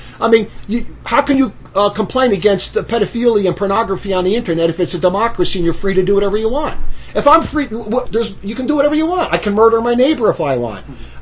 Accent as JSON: {"language": "English", "town": "Newark", "region": "New Jersey", "country": "United States", "tie": "born or raised there", "said": "I grew up in Newark with a lot of mafia guys."}